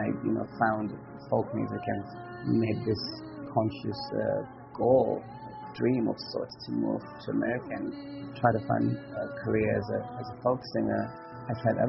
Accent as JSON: {"language": "English", "region": "Nairobi", "country": "Kenya", "tie": "born there", "said": "I am a folk singer from Kenya. I was born in Nairobi, Kenya."}